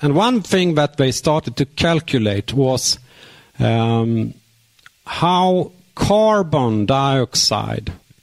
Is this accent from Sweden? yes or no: yes; Sweden; because I'm from Sweden